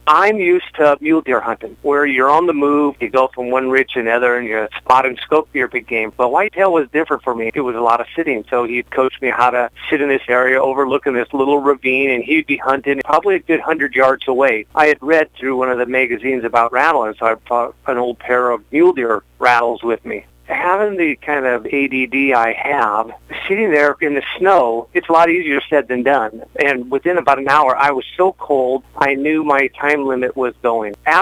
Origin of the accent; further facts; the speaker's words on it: California, United States; I came from California, was pretty much just involved in waterfowl hunting. So coming to Idaho and being involved in big game hunting was a new thing for me.